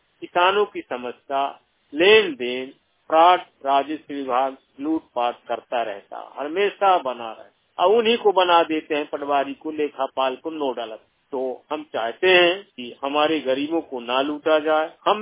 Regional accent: Bharola, Madhya Pradesh, India; ग्राम कोयलारी post भरोला तहसील बांधोगढ़ जिला उमरिया का निवासी हैं।

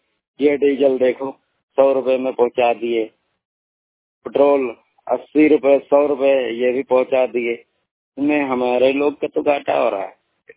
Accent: Barabanki, Uttar Pradesh, India; मैं उत्तर प्रदेश डिस्ट्रिक्ट बाराबंकी का रहने वाला हूँ।

